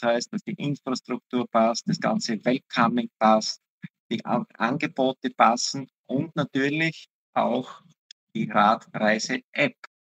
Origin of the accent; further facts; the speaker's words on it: Austria; Und wenn es kühler ist, dann habe ich einfach den, wie sagt man bei uns in Österreich, den Zwiebellook.